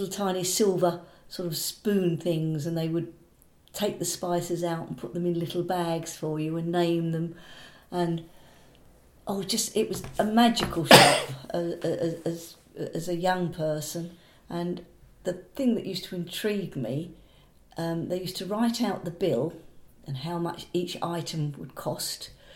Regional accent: Maldon, East of England, United Kingdom; growing up in Maldon

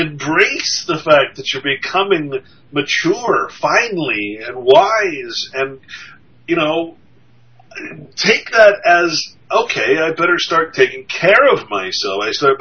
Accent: Sacramento, California, United States; I grew up in Sacramento. The year I graduated Sacramento, all the gang members were moving up.

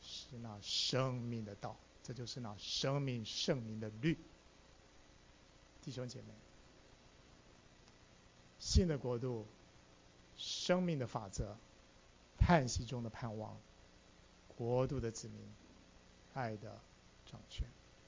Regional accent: South Korea; 我们都是在韩国一起长大的，

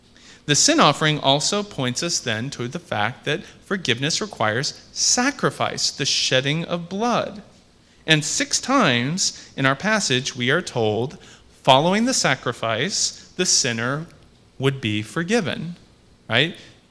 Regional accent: United States; I'm from the United States, and it's fair to say that not only in my country, but in every country

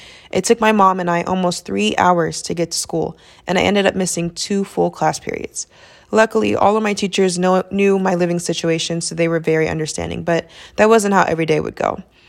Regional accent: Illinois, United States; born there; I was born right outside of Chicago and played on an all-boys rec league team

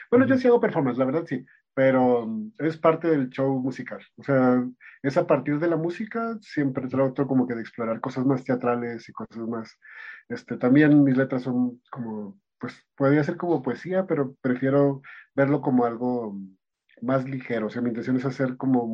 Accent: Sonora, Mexico; also born or lived in Chihuahua; O sea, nací en Sonora y me crié entre Sonora y Chihuahua.

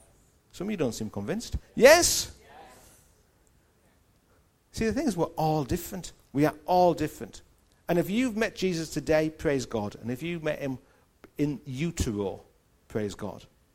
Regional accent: Newcastle, North East England, United Kingdom; accent: Geordie; You get to the barrier, and I become as Geordie as possible. I have not lived in Newcastle at that point for 4, 5, 6 years.

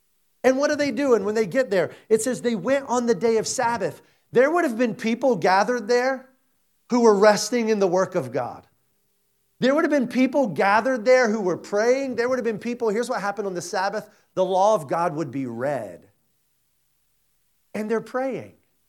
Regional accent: South Carolina, United States; accent: Southern; I ain't from Pennsylvania. I'm from South Carolina. It's so hard for me to do that now. I've been out of the South for so long

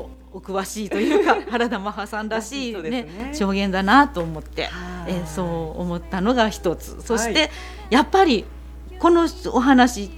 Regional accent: Kansai, Japan; 関西人なんで突っ込ましてもらうと

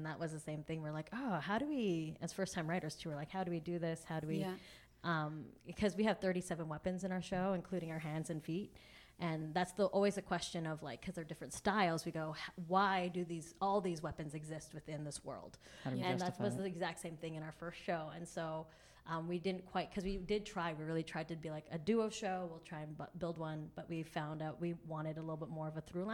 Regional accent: Edmonton, Alberta, Canada; So Edmonton's my hometown.

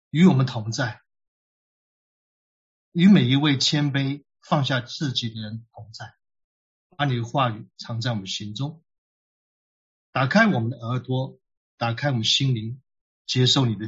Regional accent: northern China, China; 你知道我们是北方人啊

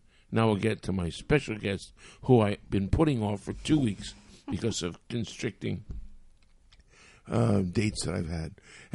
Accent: Marlboro, New York, United States; Up in Marlboro.

